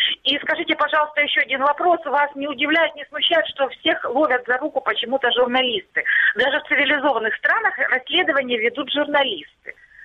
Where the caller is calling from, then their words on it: Luhansk Oblast, Ukraine; Здравствуйте, Наталья, Луганщина.